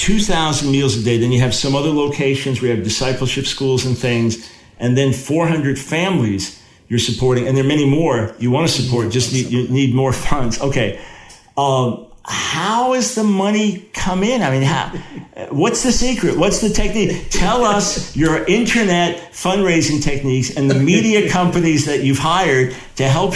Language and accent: English; United States; now in Rotterdam, Netherlands; well, I'm in Rotterdam, Holland right now, but as an American, I'll say here in America